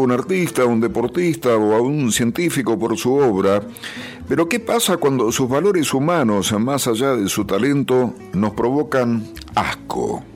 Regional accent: Argentina; Soy argentino, pero no quiero ser argentinista.

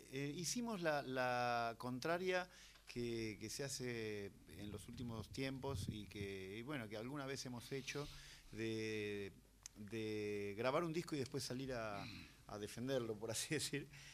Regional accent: Santa Fe, Argentina; las novelas de Saer justamente transcurren en el barrio de mi infancia, en el barrio Sur.

